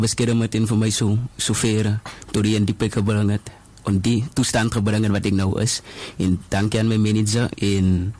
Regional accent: Franschhoek, Western Cape, South Africa; en ek is van Bosbo Franshoek.

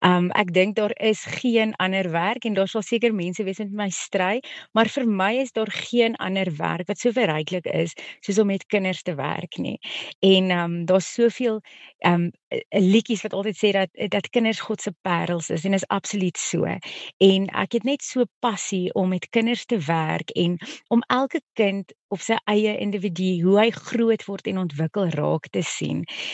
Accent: Alberton, Gauteng, South Africa; now in Roodepoort, South Africa; Ek is eintlik al vir so 15 jaar in Roodepoort, maar ek kom eintlik van Alberton af. My hele gesin is nog daar, my hele familie is daar.

